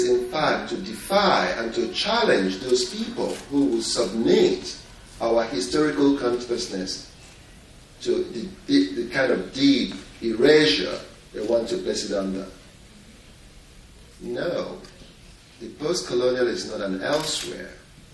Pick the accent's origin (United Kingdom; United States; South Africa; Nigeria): Nigeria; I am from Nigeria.